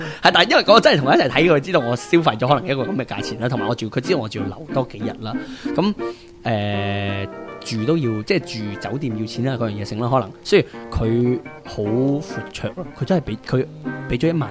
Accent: China; 我哋中國人有一個優勝之處就係佢哋日本人用好多嘅。漢字

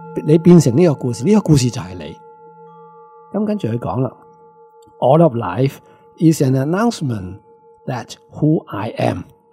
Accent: Hong Kong; 我哋香港人

